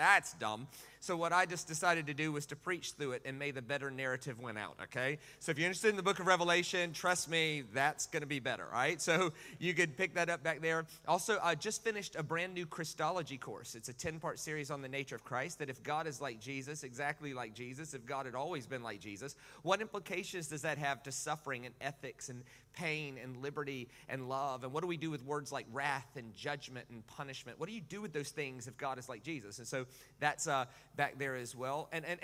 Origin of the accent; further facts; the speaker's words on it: United States; Now, I'm American.